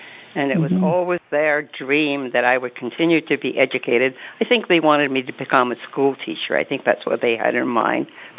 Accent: Scotland, United Kingdom; moved away; I grew up in Scotland. I was an only child, very modest circumstances.

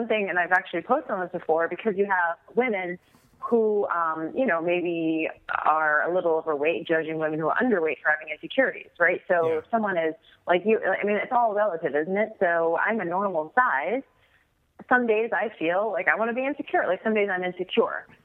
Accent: Boston, Massachusetts, United States; Well, first of all, I grew up in Boston. So I grew up in the Northeast, New England

